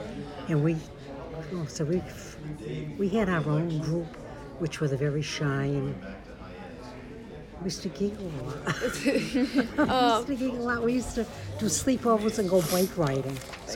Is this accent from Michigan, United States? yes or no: no; Providence, Rhode Island, United States; born there; I was born in Providence, Rhode Island.